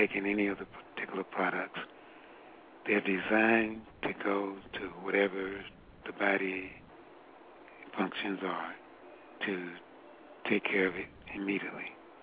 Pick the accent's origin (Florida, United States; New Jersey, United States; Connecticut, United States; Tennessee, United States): Tennessee, United States; also born or lived in Georgia; Yeah, I was born in Georgia, raised in Tennessee.